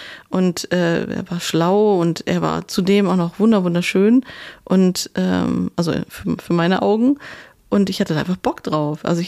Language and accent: German; North Rhine-Westphalia, Germany; Es war so eine ziemlich geile Jazzbar in meiner Heimat-Ruhrgebiet.